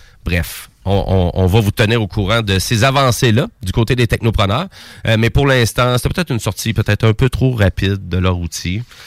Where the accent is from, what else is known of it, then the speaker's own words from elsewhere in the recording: Quebec, Canada; accent: Québécois; avec mon petit accent québécois